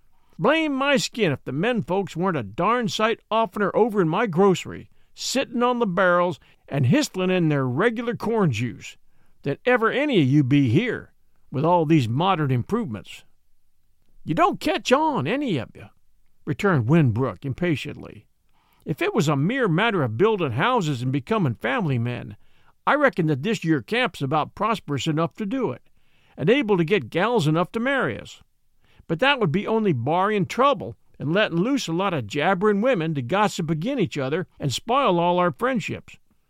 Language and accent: English; Los Angeles, California, United States; I grew up in the Los Angeles area.